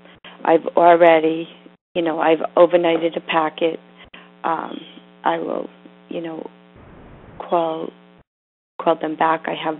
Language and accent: English; Rhode Island, United States; I mean, I grew up in Rhode Island, and I mean, I know so many people